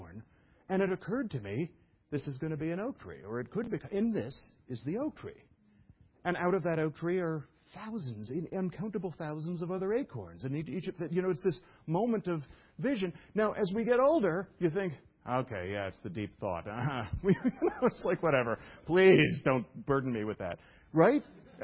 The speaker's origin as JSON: {"language": "English", "town": "New York City", "region": "New York", "country": "United States", "tie": "born or raised there", "said": "But because I was raised in Brooklyn, there was no nature."}